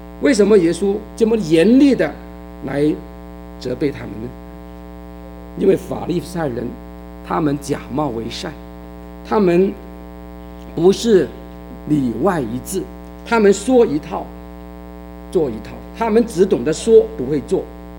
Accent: Hong Kong; 我们香港人看不起中国来的人，中国人呢，对我们香港人呢，可能也看不起。

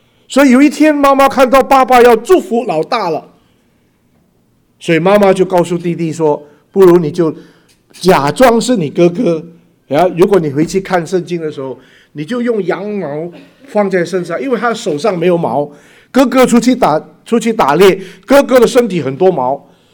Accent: Indonesia; Chinese is a second language; moved away as an adult; also born or lived in Singapore; now in United States; 是印尼华侨，然后我的祖父他从广东到印尼去，然后呢，我是在印尼出世的，印尼长大，所以我的国语是到在新加坡神学院念的啊。然后后来我2000年来到了美国，然后一直到现在。

